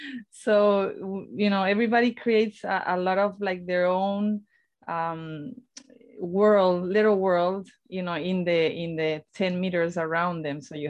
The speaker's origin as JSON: {"language": "English", "town": "Torremolinos", "region": "Andalusia", "country": "Spain", "tie": "born or raised there", "said": "Yes, I grew up in Torremolinos, which is very known touristically because a lot of the North Europeans, they come down to, you know, have a holiday and even live there during the winter time."}